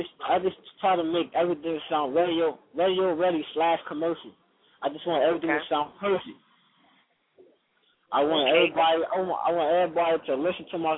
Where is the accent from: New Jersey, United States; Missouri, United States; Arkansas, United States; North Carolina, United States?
New Jersey, United States; Newark; I'm a rapper from Newark, New Jersey. I'm 23 years old.